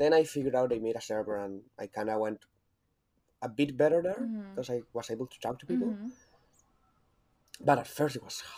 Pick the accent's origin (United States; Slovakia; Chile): Chile; English is a second language; I'm from sorry. I'm from Chile.